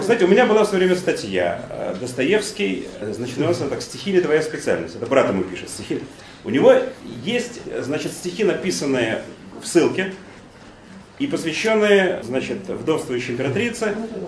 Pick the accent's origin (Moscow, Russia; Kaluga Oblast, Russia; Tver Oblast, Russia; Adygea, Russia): Moscow, Russia; also born or lived in Perm; Я же москвич, просто в эвакуации там была семья, и я там жил до года, по-моему.